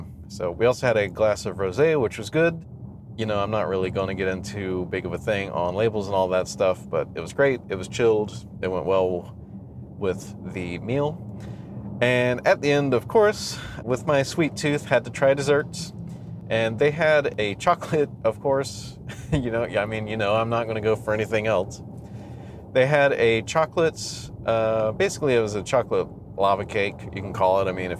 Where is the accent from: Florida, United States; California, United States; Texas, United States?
Florida, United States; Plant City; That was basically the only mall in the area close to me growing up in Plant City in the early 80s